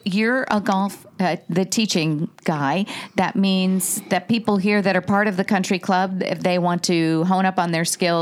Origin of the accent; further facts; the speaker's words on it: Indiana, United States; I'm from Indiana, so I get it close to Wisconsin.